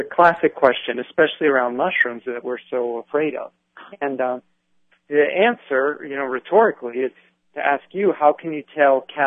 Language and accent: English; Miami, Florida, United States; I grew up in Miami, actually. And there, you know, there's mangoes and avocados and coconuts and things as a child.